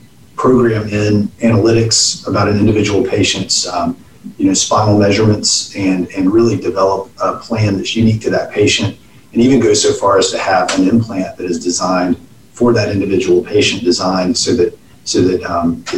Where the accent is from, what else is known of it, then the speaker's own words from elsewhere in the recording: Georgia, United States; I'm from Georgia originally, grew up here, did most of my training in the state of Georgia